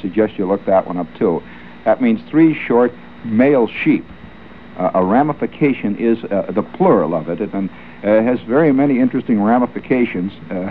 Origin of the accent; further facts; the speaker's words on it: New York, United States; And of course I'm strictly from New York, and I have this great Anglophile problem that all the New Yorker people have.